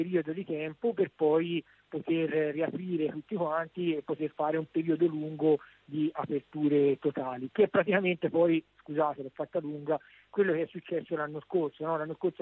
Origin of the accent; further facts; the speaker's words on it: Siena, Tuscany, Italy; io sono di Siena, come in tutta la Toscana abbiamo la zona rossa